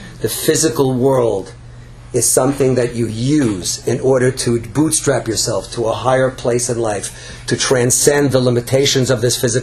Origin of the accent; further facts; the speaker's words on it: Brooklyn, New York, United States; Back in the farm that I grew up in Brooklyn, New York, we didn't have an olive orchard, right?